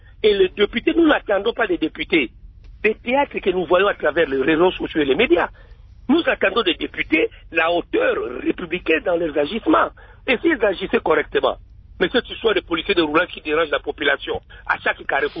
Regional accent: Katanga, DR Congo; Je viens du Katanga profond.

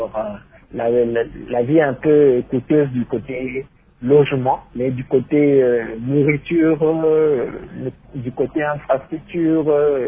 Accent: Lubumbashi, Haut-Katanga, DR Congo; born there; elle est d'ailleurs même plus grande que ma ville natale de Lubumbashi.

